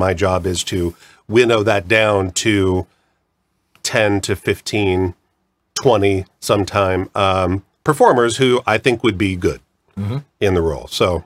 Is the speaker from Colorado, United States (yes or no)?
no; California, United States; also born or lived in Fremont / Long Beach; I'm all over California. My father worked for the state of California. Department of Fish and Wildlife, was in the Coast Guard. So we bumped around a bit from Fremont in the Bay Area to Long Beach